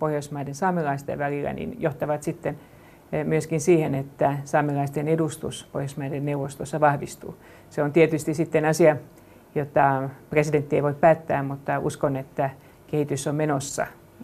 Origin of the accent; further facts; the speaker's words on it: Helsinki, Uusimaa, Finland; Minä tulen Helsingistä